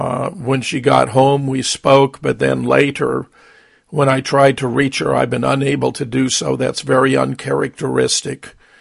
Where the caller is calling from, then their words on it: Madison, Wisconsin, United States; I'm calling from Madison, Wisconsin.